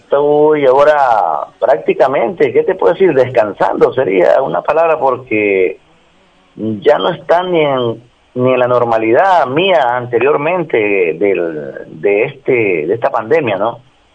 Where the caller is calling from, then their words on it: Guayaquil, Guayas, Ecuador; le habla desde la ciudad de Guayaquil.